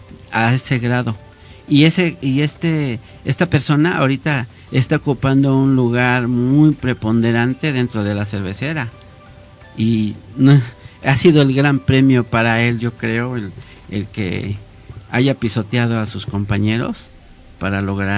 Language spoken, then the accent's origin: Spanish; Mexico City, Mexico; Prácticamente yo soy de aquí, del DF.